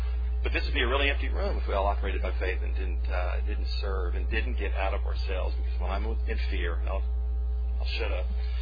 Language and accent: English; Dallas, Texas, United States; the church that I grew up in Dallas, Texas, Midway Hills Christian Church, is having their 50th anniversary.